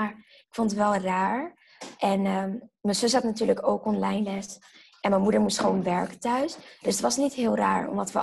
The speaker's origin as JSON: {"language": "Dutch", "country": "Netherlands", "tie": "born there", "said": "Zelf komen we uit Curaçao. Ik ben wel in Nederland geboren. Alleen, mijn moeder is daar afkomst."}